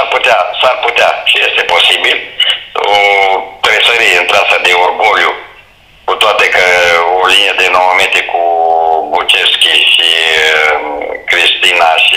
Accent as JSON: {"language": "Romanian", "town": "Petroșani", "region": "Hunedoara County", "country": "Romania", "moved": "as an adult", "lives_now": "Bucharest, Romania", "said": "eu sunt plecat din Valea Jiu, din Petroșani, eu ce-am câștigat în București, am câștigat pe munca mea"}